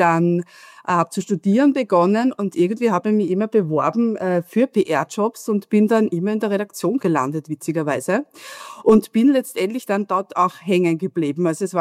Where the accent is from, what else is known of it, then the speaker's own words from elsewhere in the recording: Lower Austria, Austria; Ich komme aus dem Waldviertel ursprünglich